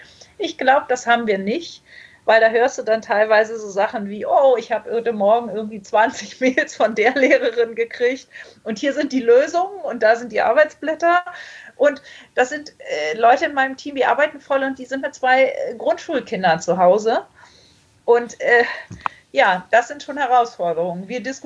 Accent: Baltic coast, Germany; Ich bin an der Ostsee groß geworden

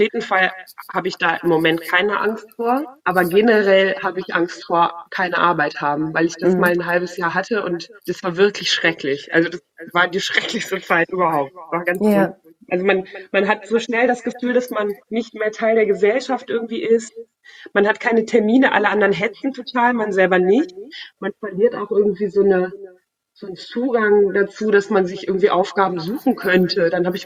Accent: Rhineland, Germany; als Kind im Rheinland

